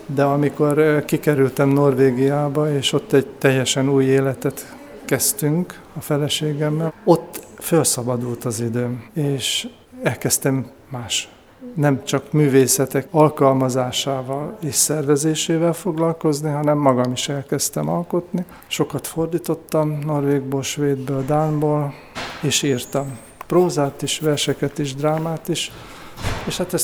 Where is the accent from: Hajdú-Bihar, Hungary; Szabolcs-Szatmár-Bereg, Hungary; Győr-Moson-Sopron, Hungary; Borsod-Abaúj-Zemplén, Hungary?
Szabolcs-Szatmár-Bereg, Hungary; Nyíregyháza; nyíregyháziak vagyunk, földiek vagyunk, nem egyhitűek, mert én evangélikus vagyok